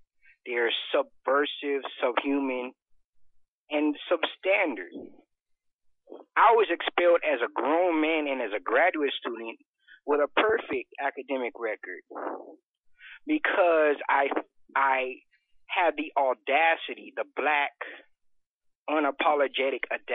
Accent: Los Angeles, California, United States; I'm from LA.

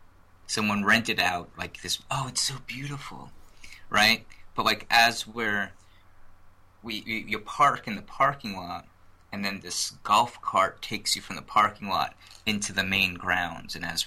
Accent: New York, United States; I'm, again, as a New Yorker, being even in like North Carolina and Virginia level of the South has been a little bit of a culture shock for me.

